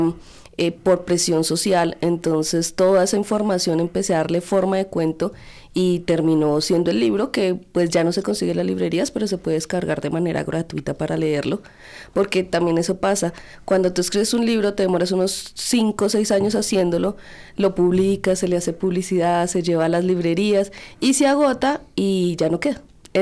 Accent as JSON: {"language": "Spanish", "region": "Tolima", "country": "Colombia", "tie": "born there", "moved": "yes", "lives_now": "Bogotá, Colombia", "said": "yo soy de un pueblito muy pequeño del Tolima, nací allí, pero desde muy joven me vine acá a Bogotá, he vivido la mayoría del tiempo en la localidad de Bosa"}